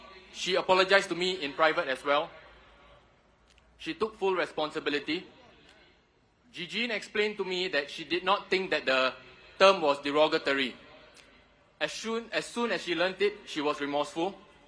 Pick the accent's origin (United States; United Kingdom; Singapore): Singapore; growing up in Singapore